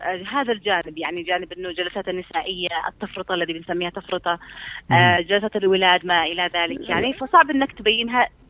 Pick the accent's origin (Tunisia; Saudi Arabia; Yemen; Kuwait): Yemen; فانا شايف انه انا كامراه يمنيه وعايشه هذا الطقوس